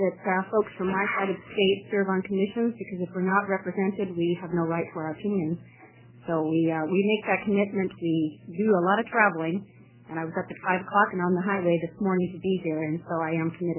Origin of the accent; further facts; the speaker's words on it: La Grande, Oregon, United States; I'm from La Grande, Oregon.